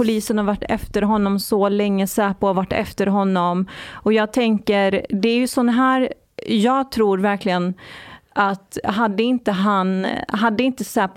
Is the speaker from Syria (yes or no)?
no; Iran; Jag är också från Iran.